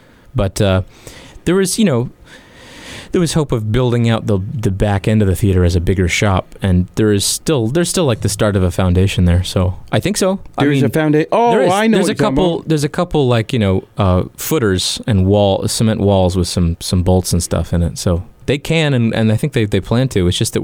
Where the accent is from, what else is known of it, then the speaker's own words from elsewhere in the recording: Vermont, United States; You know, I had some friends from New Hampshire, although I was from Vermont.